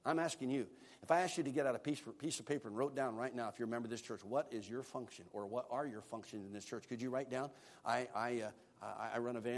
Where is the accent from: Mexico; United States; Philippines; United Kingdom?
United Kingdom; as a British preacher I like to listen